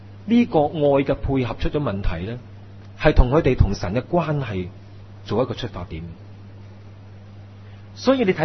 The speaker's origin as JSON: {"language": "Cantonese", "country": "China", "said": "我哋中国人呢有好多呢啲四字成语"}